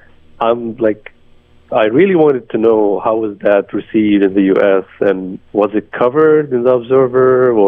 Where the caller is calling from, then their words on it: Kuwait City, Kuwait; English is a second language; I'm calling from Kuwait. It's almost midnight right now.